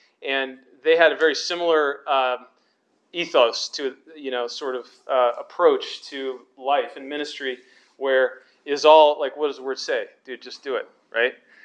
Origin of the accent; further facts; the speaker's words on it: Maryland, United States; So I grew up in Maryland. My dad was a project manager, and he worked for companies that had contracts with the Navy.